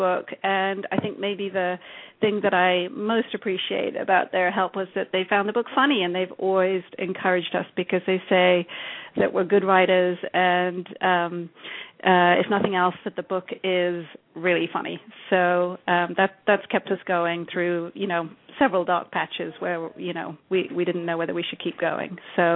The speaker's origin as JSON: {"language": "English", "country": "United Kingdom", "said": "I'm not sure I would have personally had the chutzpah to gatecrash a party at the White House, being British"}